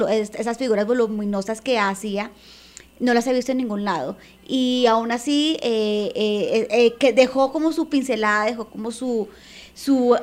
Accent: Colombia; para uno sentirse orgulloso como colombiano por este gran artista

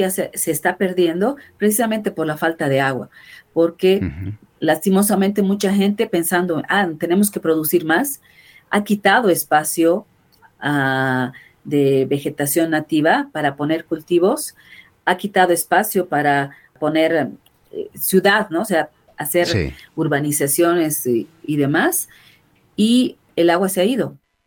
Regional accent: Oruro, Bolivia; now in Cochabamba, Bolivia; yo no soy cochabambina, yo soy del altiplano, yo soy de Oruro.

